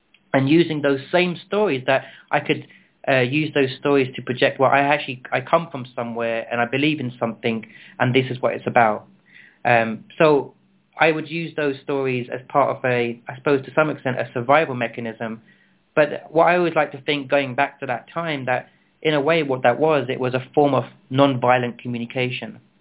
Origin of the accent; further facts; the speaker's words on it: England, United Kingdom; now in United States; I was going to sort of maybe start off with kind of growing up in England and then what happened next and what happened next and what happened next until I came to the United States